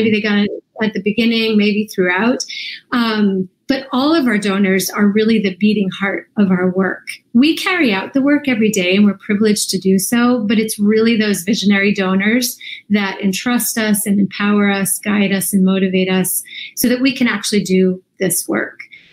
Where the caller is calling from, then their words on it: Washington, District of Columbia, United States; I'm calling in from Washington, D.C.